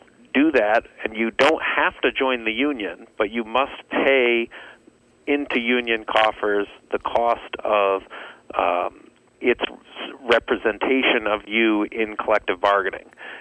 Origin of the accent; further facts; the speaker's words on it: New York, United States; You see a lot of conflict in blue states like California, Illinois, and even my home state of New York, and New Jersey.